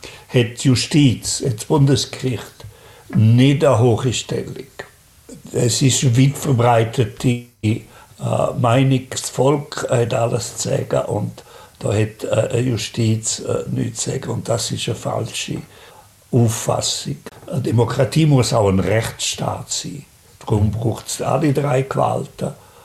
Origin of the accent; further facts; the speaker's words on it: Graubünden, Switzerland; das ist in meiner Heimat in der Surselva.